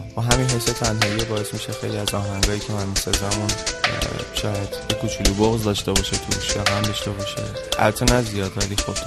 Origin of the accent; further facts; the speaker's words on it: Tehran, Tehran Province, Iran; born there; متولد تهرانم، به سمت پاسدار زندگی میکنم. 25 سالمه، متولد یک آذر هم هستم